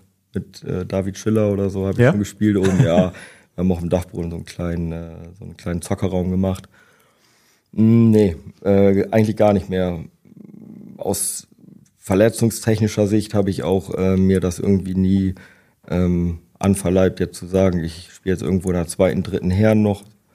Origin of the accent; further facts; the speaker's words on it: Bremen, Germany; Ja, ich komme aus Bremen, genau.